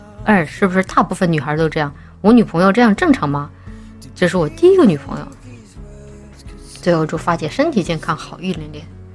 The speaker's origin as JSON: {"language": "Chinese", "region": "Chongqing", "country": "China", "tie": "born or raised there", "said": "在川渝地区，在我的老家重庆哈"}